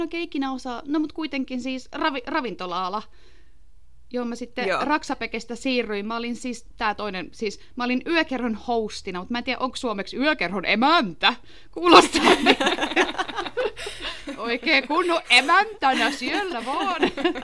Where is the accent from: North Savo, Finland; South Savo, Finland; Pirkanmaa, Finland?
Pirkanmaa, Finland; Tampere; also born or lived in Lahti; Joo, siis mä oon syntynyt Lahdessa, mutta mä oon asunut pitkään Tampereella. Eli mä sanoisin, että mä oon Tampereelta kotoisin, koska mä kävin vaan Lahden keskussairaalassa syntymässä